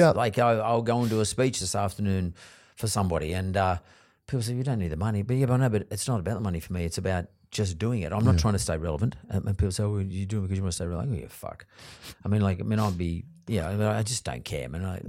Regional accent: Sydney, New South Wales, Australia; And I don't know if that's because of how I grew up or where I grew up in Sydney.

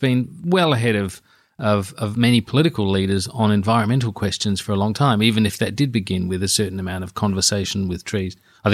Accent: Australia; I have to say, as an Australian political journalist

